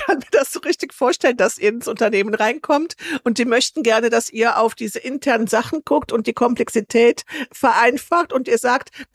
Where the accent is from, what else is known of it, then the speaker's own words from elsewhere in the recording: Bonn, North Rhine-Westphalia, Germany; ich komme aus Bonn